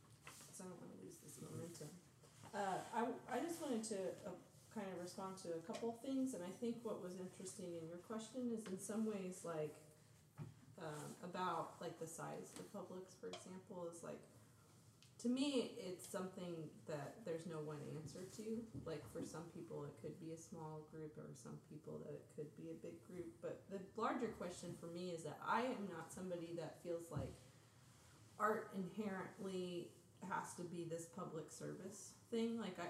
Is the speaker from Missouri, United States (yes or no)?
yes; Springfield, Missouri, United States; I'm from Springfield, Missouri originally, and I've been working there a lot in the summers, and like, it's a very small community as well.